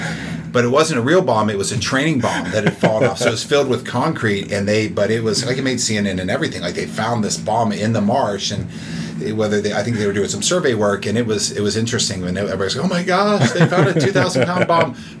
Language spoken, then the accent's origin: English; Bristol, Tennessee, United States; You know, I grew up in Bristol, Tennessee, in 1990, and you know, Loyola Marymount was all over the TV.